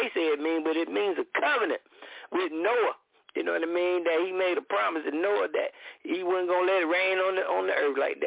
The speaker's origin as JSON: {"language": "English", "region": "New Jersey", "country": "United States", "said": "they told me I talk too fast because I'm from New Jersey."}